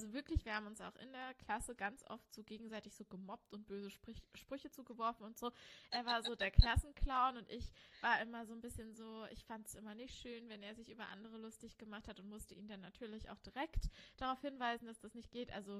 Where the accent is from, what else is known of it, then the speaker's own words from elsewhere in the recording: Ilmenau, Thuringia, Germany; Ich bin ja in Ilmenau aufgewachsen. Das ist 50 Kilometer von Erfurt weg.